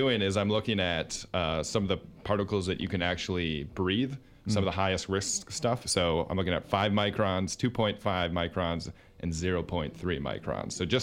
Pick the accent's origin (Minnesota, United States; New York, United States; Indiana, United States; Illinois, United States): Minnesota, United States; Yeah, I'm originally from Minnesota and, you know, same kind of cold as in Canada.